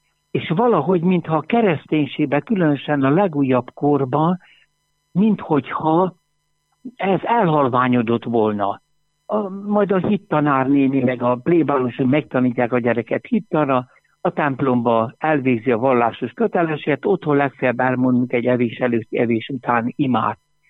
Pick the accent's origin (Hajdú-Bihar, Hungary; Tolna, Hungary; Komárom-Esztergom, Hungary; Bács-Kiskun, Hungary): Tolna, Hungary; Sióagárd; Egyszerű paraszt családból származunk, Sió Agárd, Szekszárd melletti kis falu.